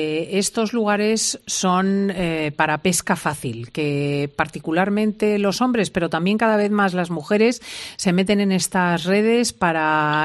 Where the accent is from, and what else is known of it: Spain